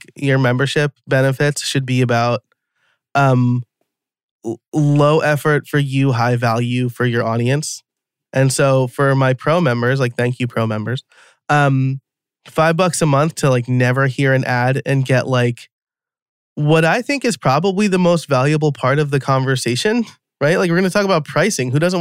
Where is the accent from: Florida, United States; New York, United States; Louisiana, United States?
New York, United States; Yeah, a huge Yankee fan. I'm like born and raised in New York.